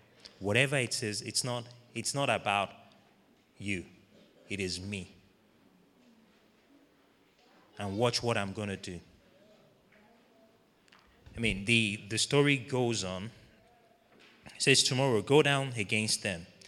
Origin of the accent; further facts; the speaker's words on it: Nigeria; born there; I mean, I'm Nigerian by birth.